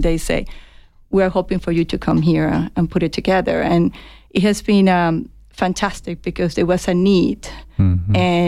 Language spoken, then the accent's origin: English; Venezuela; English is a second language; moved away as an adult; I came from Venezuela. It has been an interesting journey, a good journey.